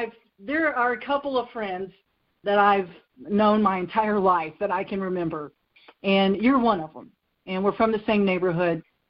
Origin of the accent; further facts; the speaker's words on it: Vinton, United States; We're from a town called Vinton. I guess that's not funny. But anyway, I'm from Vinton.